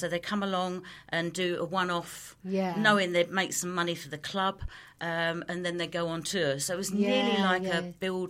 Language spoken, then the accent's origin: English; London, United Kingdom; accent: Cockney; sing it in a Cockney accent because I'm a Cockney